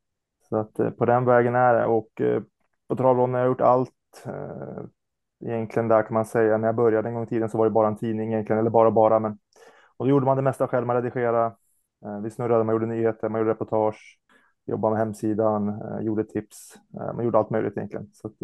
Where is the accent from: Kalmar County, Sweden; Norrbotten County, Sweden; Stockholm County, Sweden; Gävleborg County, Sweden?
Gävleborg County, Sweden; also born or lived in Uppsala; Jag bor i Östervåla, mellan Östervåla och Tärnsjö. Så det är väl Gävle som är närmsta banan nu. Jag är annars från Uppsala från början.